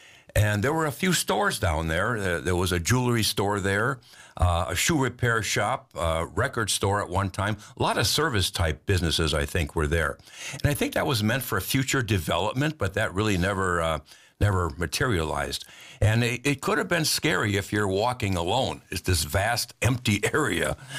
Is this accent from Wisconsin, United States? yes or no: yes; Racine, Wisconsin, United States; We always enjoy sharing our memories of growing up in Racine during the 50s and 60s.